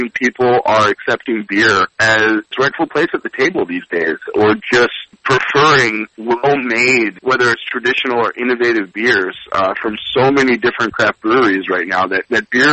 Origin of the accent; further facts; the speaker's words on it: Philadelphia, Pennsylvania, United States; I grew up in Philadelphia, and I got to say, I never spent much time in Pittsburgh.